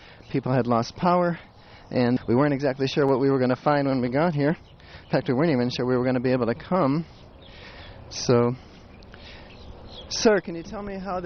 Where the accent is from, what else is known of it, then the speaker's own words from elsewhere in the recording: Ohio, United States; I'm from Ohio, so I came down and I noticed there are lots of empty shelves down here.